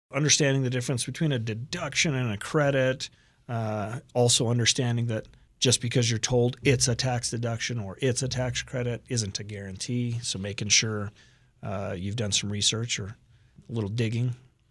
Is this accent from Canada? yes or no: yes; Canada; And I love gravy as a Canadian.